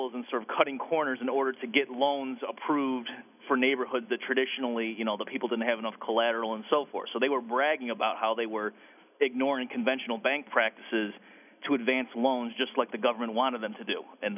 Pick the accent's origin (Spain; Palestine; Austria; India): Austria; English is a second language; now in United States; came from Austria, but now, like, I consider myself an Austrian, and I'm certainly, as you can tell by my accent, not from Vienna.